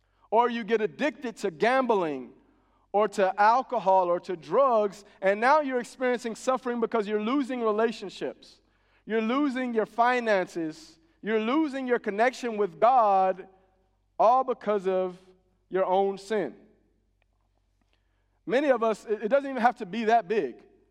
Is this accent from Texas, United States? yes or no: yes; Texas, United States; And we're from Texas, so we have storms, right?